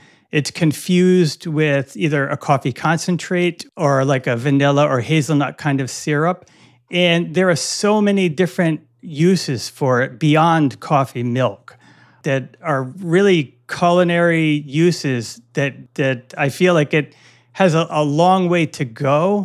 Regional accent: Rhode Island, United States; I was born in Rhode Island and grew up here all my life.

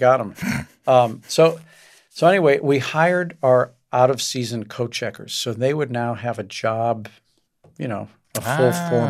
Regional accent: St. Louis, Missouri, United States; it was basically just going into my own memory bank from growing up in St. Louis, all the things that I used to love doing.

